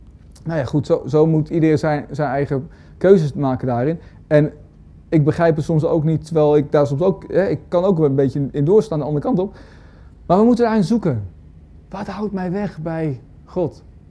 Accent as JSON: {"language": "Dutch", "town": "Roosendaal", "region": "North Brabant", "country": "Netherlands", "said": "Maar en ik kom dan uit Roosendaal, West-Brabant."}